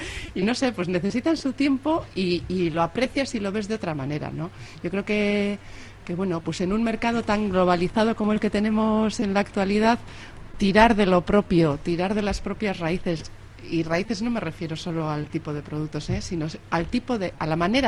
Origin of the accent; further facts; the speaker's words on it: Dima, Basque Country, Spain; Yo vengo de Dima, Arratia, la madera es.